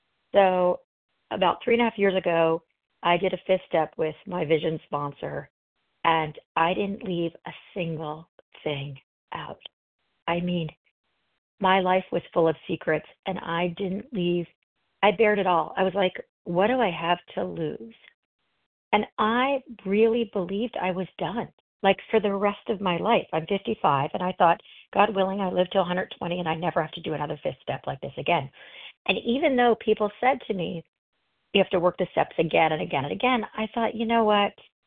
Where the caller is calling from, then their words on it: Los Angeles, California, United States; calling from Los Angeles.